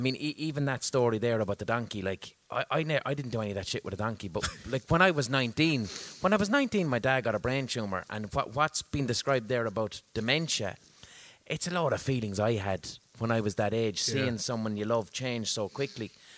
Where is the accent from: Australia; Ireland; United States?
Ireland; Munster; I'm a lad from Tip and I want to write a book.